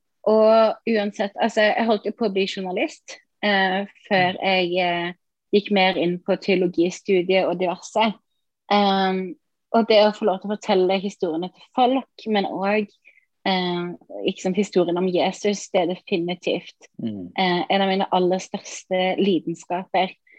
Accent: Sauda, Rogaland, Norway; Jeg er egentlig fra Sauda.

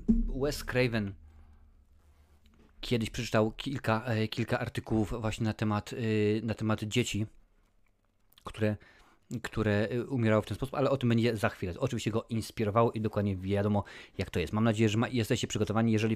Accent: Lesser Poland, Poland; Ja jestem z Małopolski, u nas i wychodzi na pole

